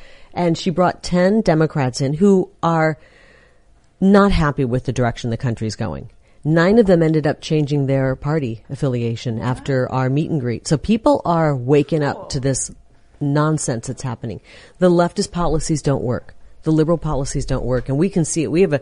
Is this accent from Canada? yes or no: no; Arizona, United States; Speaking of which, I'm from Arizona.